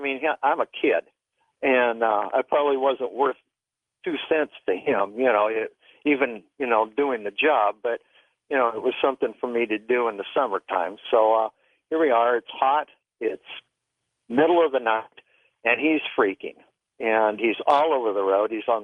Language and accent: English; California, United States; I was probably 12, maybe 13. I'm from California, and every night we went out to pick up chickens, and we'd have to go out into Mojave Desert.